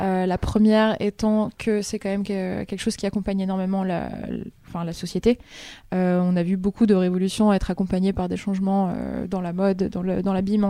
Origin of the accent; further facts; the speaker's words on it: Madagascar; j'ai du mal à me positionner par rapport à la revendication de mes origines dans le sens où est-ce que je suis malgache, est-ce que je ne suis pas malgache. J'ai pas la nationalité malgache, j'ai que la nationalité française.